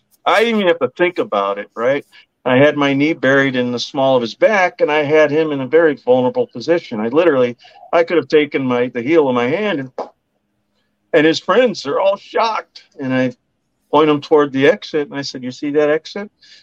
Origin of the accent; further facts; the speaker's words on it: United States; Government, as an American, as I was raised, I always keep one eye open, always have with government.